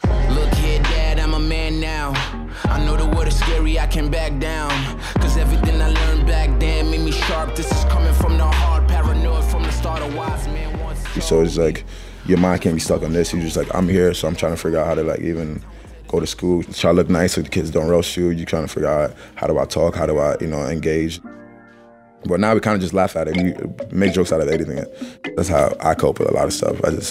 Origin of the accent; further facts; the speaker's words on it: Brooklyn, New York, United States; growing up in Brooklyn as a teenager, hanging out with friends, and your friends are doing crazy stuff.